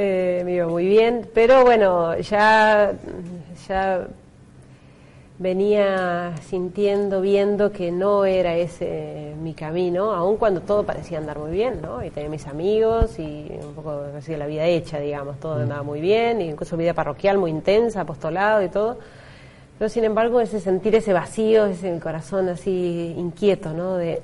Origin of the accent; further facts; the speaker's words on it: Villa Mercedes, San Luis, Argentina; Bueno, yo soy de Villa Mercedes, San Luis. Ahí nací, ahí estudié, ahí vive mi familia. Estudié primaria y secundaria en un colegio estatal. Y después comencé la universidad, ahí mismo en Villa Mercedes, Universidad Nacional de San Luis